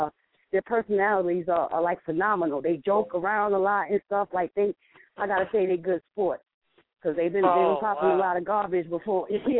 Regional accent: Milwaukee, Wisconsin, United States; You know, I'm from Milwaukee.

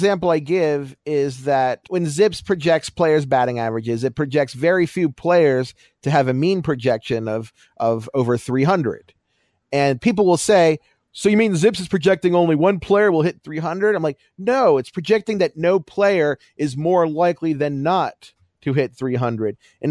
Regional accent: Baltimore, Maryland, United States; since I'm from Baltimore and I'm an Orioles fan.

